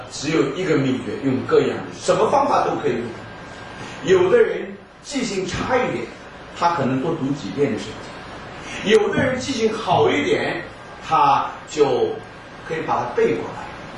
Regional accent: Brazil; 我是从巴西来的，

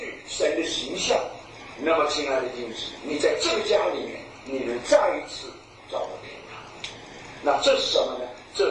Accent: China; 连我们中国人都能做见证

